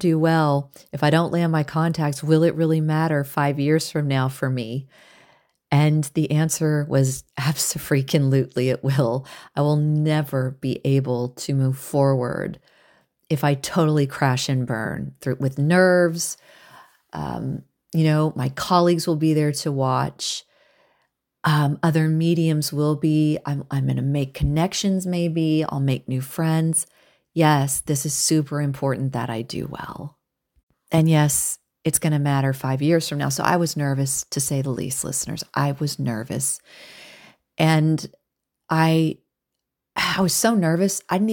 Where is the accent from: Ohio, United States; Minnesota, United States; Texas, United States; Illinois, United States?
Texas, United States; even though I'm from Texas, I was not ready for that.